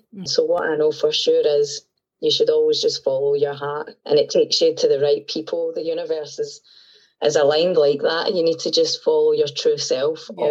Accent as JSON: {"language": "English", "town": "Glasgow", "region": "Scotland", "country": "United Kingdom", "said": "I'm 35 and I'm from Glasgow."}